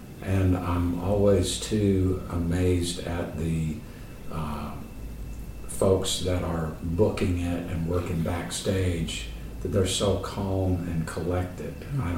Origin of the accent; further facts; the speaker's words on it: North Carolina, United States; Growing up in North Carolina, I heard so many different things growing up in the 60s with rock radio, country radio, bluegrass, soul music, and I do a little bit of all